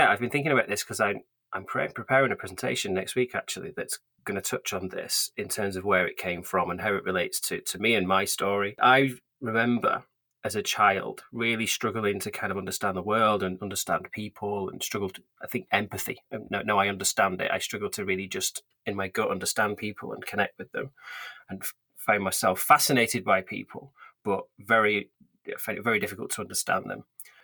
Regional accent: Horwich, North West England, United Kingdom; now in Yorkshire, United Kingdom; So I was born and raised in a town called Horwich near Bolton in the north of England, not far from Manchester. But I now live a little bit further away than that. I'm just over the border in Yorkshire

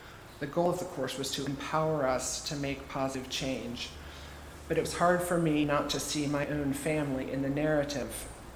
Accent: Baltimore, Maryland, United States; I grew up in Baltimore and spent parts of summers on Martha's Vineyard, which is an island off the coast of the state of Massachusetts in the northeastern U.S.

